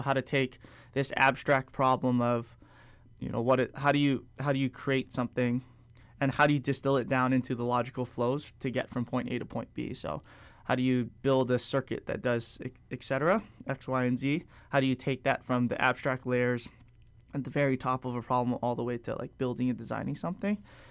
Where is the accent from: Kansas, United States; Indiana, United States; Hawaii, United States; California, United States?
Hawaii, United States; growing up in Hawaii and at least having the perspective from Hawaii